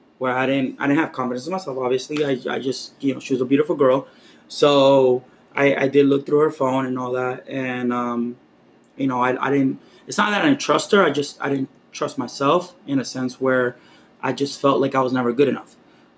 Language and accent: English; Mendoza, Argentina; I'm from Mendoza, from Argentina. I'm from Mendoza. And Mendoza, the people that live there are called Mendocinos.